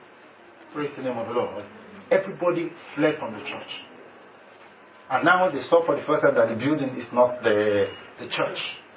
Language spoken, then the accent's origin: English; Nigeria; You know, I came all the way from Nigeria to Kenya, and I'm going to speak